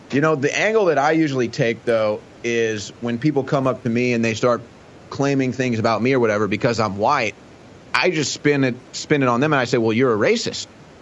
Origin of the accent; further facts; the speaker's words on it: St. Louis, Missouri, United States; Like I said, growing up in St. Louis, and that's the other thing too.